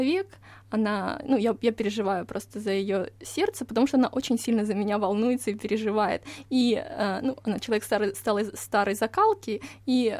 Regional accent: Russia; що я, росіянка, вийшла замуж за українця

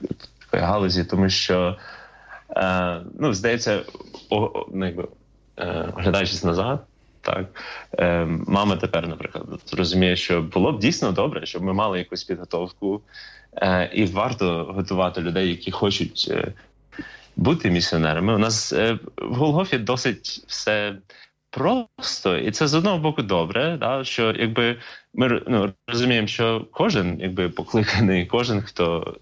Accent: Kyiv, Ukraine; now in Ternopil, Ukraine; я виріс в Києві, але живу в Тернополі зараз, так? Тобто останні 11 років.

